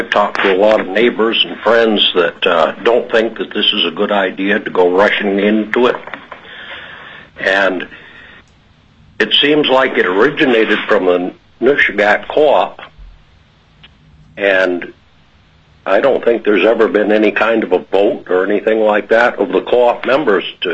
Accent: Dillingham, Alaska, United States; I'm from Dillingham. I'm just a citizen here, I guess.

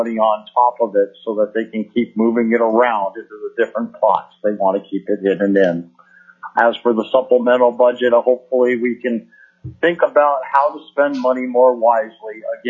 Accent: Big Lake, Alaska, United States; I'm from Big Lake, Alaska.

